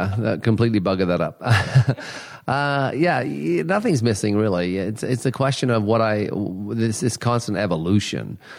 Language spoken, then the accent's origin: English; England, United Kingdom; moved away as an adult; also born or lived in Germany / Cyprus; But I am British originally, and I left. As a kid, I lived in Germany and Cyprus. So, you know, even though I grew up in England, I was out of England quite a bit. And then I left when I was 20.